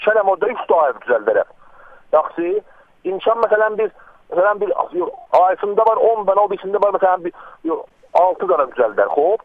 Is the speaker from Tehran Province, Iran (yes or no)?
no; Tabriz, East Azerbaijan, Iran; Səhər çağım yağış altından mən qutulub gəlmişəm Təbrizliyəm indi mən.